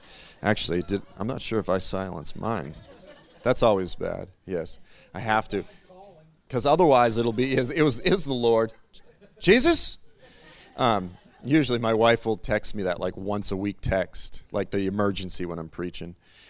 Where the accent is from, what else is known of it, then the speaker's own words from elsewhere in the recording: Boston, Massachusetts, United States; I grew up in Boston. And so I also grew up in the land of hurricanes.